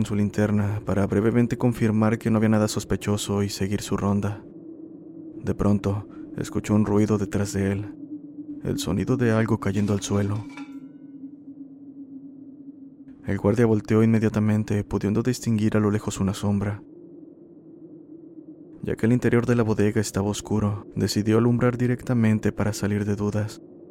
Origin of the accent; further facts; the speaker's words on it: El Salvador; Esto pasó en mi país, El Salvador.